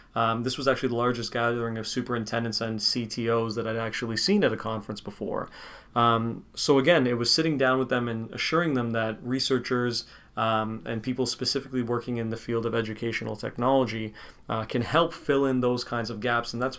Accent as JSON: {"language": "English", "town": "Hamilton", "region": "Ontario", "country": "Canada", "said": "25, almost 26 years old, a recent Brock graduate, like Dr. Rutherford said. I'm from Hamilton, Ontario."}